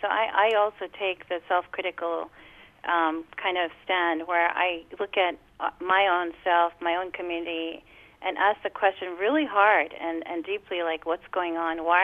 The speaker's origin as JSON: {"language": "English", "country": "Pakistan", "said": "I mean, I'm from Pakistan."}